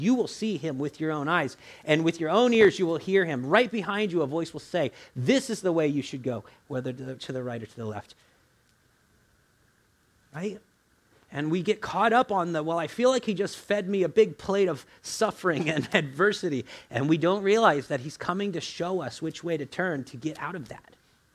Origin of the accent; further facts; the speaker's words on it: the South, United States; Where I come from, this means yes. Yeah, I'm from the South.